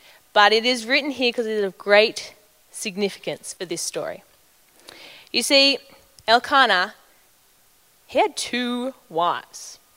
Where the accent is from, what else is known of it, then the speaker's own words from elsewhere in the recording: Australia; Now we're Australian and we like nicknames.